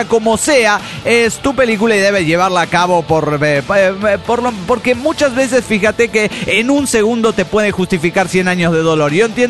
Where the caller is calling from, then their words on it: San Salvador, El Salvador; de San Salvador, El Salvador.